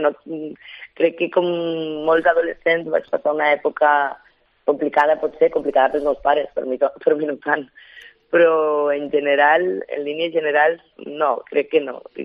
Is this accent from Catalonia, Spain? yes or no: yes; Lleida, Catalonia, Spain; Jo vaig néixer a Lleida, a l'Arnau.